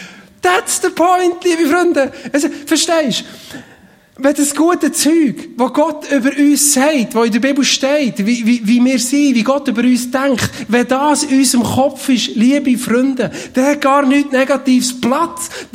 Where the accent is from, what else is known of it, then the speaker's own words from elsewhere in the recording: Switzerland; Wir sind Schweizer, gell?